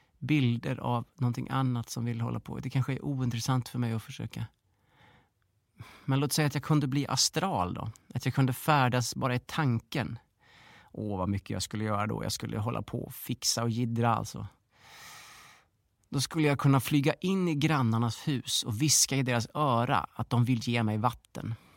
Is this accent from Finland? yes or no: no; Australia; now in Sweden; Jag kommer inte från Sverige från början utan jag kommer från Australien.